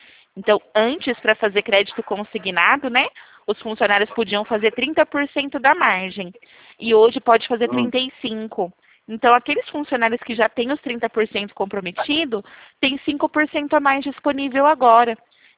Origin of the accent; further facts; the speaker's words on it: Santo Expedito, São Paulo, Brazil; Eu sou de Santos Expedito, mas eu trabalho aqui em Prudente.